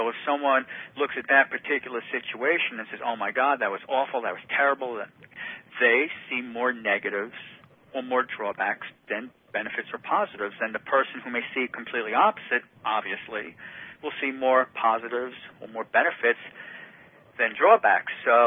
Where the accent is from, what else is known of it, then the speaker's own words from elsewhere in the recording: New Jersey, United States; I had a friend who I grew up with in New Jersey.